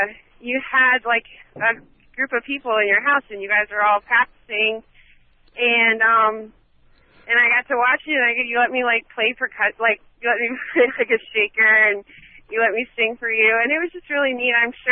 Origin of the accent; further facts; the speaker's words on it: Virginia Beach, Virginia, United States; I was in a career class at Brandon Middle School. I'm from Virginia Beach.